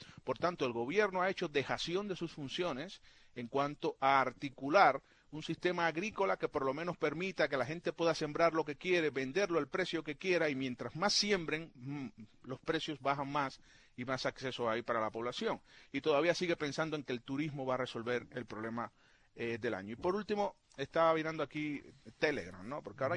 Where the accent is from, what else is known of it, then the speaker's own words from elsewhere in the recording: Santiago de Cuba, Cuba; born there; en el caso de Santiago de Cuba, que tú mencionabas, la ciudad donde yo nací